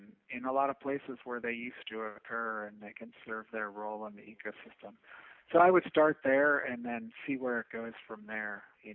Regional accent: Minnesota, United States; Yeah, I grew up in Minnesota and myself, and I often spent a lot of time as a kid just thinking about the plains and thinking about what used to be there

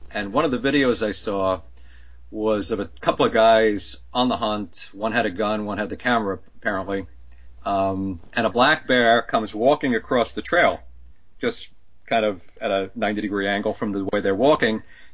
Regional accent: New York, United States; I mean, I grew up fishing in New York, and as a kid, I mean, catching a fish was important to me.

